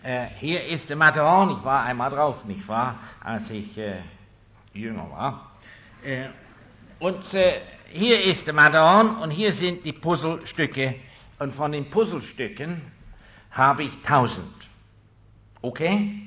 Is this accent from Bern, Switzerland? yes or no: yes; Bern, Switzerland; denn ich bin ein Berner, nicht wahr? Es geht langsam bei mir.